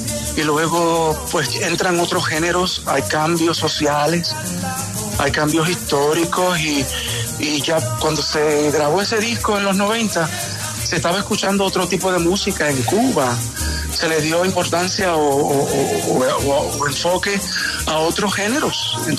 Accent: Fajardo, Puerto Rico; now in New York, United States; llevo 39 años aquí ubicado en la ciudad de Nueva York. Vengo de Fajardo, Puerto Rico.

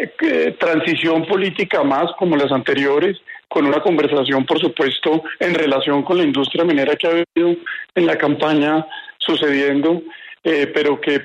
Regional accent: Colombia; aquí tenemos como país, como colombianos, un norte en materia ambiental

